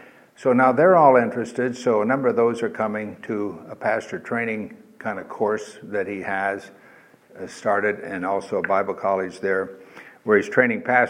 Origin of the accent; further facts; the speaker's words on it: Costa Mesa, California, United States; I'm old and primarily because I'm from Costa Mesa.